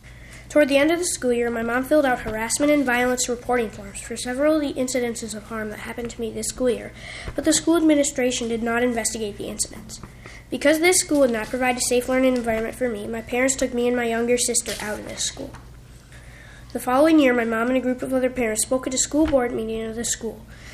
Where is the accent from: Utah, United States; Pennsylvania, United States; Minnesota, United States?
Minnesota, United States; Forest Lake; I'm from Forest Lake.